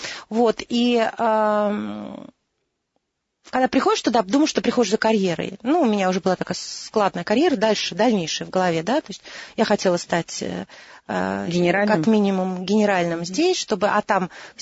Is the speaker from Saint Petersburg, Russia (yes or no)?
yes; Saint Petersburg, Russia; Нет, я из Санкт-Петербурга.